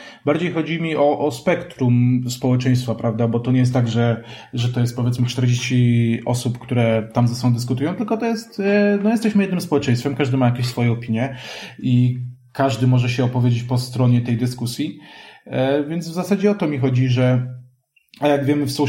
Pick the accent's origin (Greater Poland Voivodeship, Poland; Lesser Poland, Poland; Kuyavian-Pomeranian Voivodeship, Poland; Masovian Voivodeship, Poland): Lesser Poland, Poland; Kraków; ja jestem Krakusem, więc też nie chcę, żeby ktoś myślał, że tak, tutaj jestem, wywyższam Kraków, bo to jest moje miasto